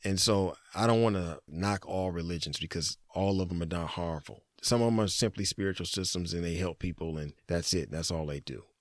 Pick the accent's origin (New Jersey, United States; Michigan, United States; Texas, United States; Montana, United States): Michigan, United States; Detroit; born there; And I was born in Detroit, Michigan, USA. I was born in the 80s, so you can figure out my age from there, the early 80s. I'm a so-called foundational Black American.